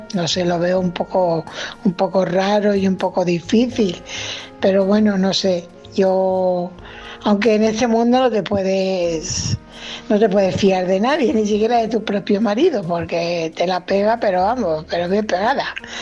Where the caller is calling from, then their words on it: Fuenlabrada, Community of Madrid, Spain; corresponsal de Fuenlabrada.